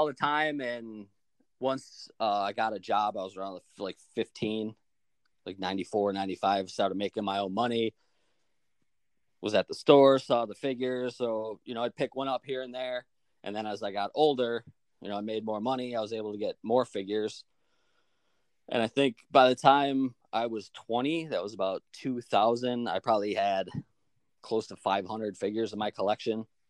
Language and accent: English; Buffalo, New York, United States; No, born and raised in Buffalo, never left. The city stuck with me.